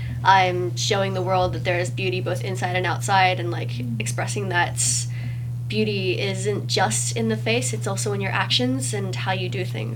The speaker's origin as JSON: {"language": "English", "country": "Philippines", "said": "I'm Filipino. Of course, I'm going to sing."}